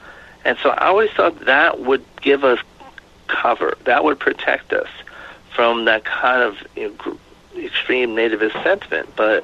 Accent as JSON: {"language": "English", "region": "Rhode Island", "country": "United States", "tie": "born or raised there", "said": "And then finally, my home state of Rhode Island."}